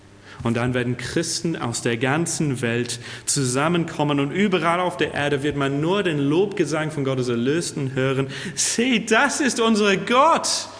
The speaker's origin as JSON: {"language": "German", "region": "England", "country": "United Kingdom", "second_language": "German", "lives_now": "Germany", "said": "für mich als Engländer in Deutschland"}